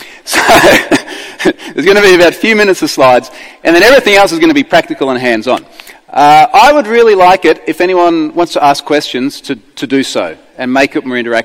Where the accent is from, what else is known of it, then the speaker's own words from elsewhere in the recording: Gold Coast, Queensland, Australia; I'm from the Gold Coast.